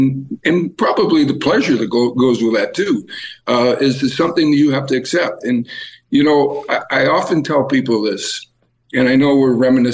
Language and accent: English; Canada; you could sit there as a Canadian and say, you know what, there's our representatives and we're proud to be Canadian.